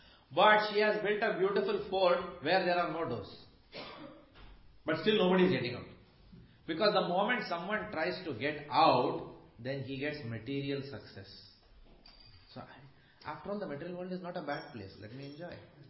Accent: India; because I come from India, and I'm a grihastha.

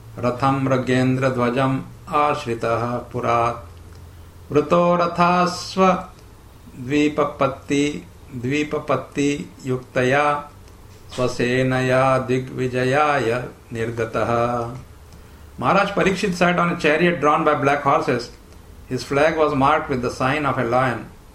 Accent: India; now in United States; We come from India to America, it's just maybe 15,000 miles.

